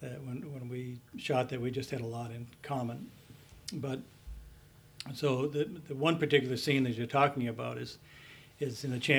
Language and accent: English; United States; I ended up in an era where you, as an American, were either going to get drafted or you're going to join